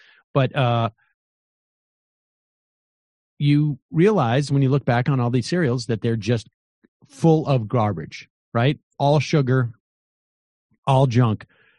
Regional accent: United States; because I'm an American, I have the right to go into a private business.

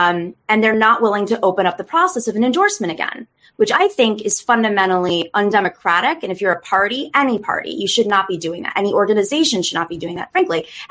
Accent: New York, United States; It was actually the district I grew up in Western New York when I was a kid.

